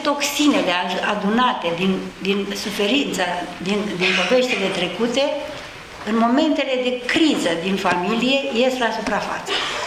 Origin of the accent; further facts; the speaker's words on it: Vâlcele, Romania; Vâlcele-i satul meu natal, da?